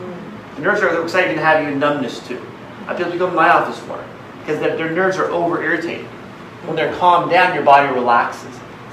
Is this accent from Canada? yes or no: no; Philippines; now in United States; Yeah, I'm Filipino.